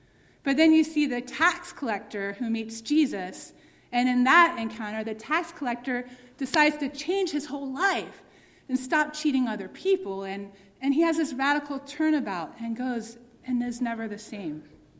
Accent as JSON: {"language": "English", "region": "the South", "country": "United States", "said": "I'm from the South, where people are perfectly comfortable being up in one another's business."}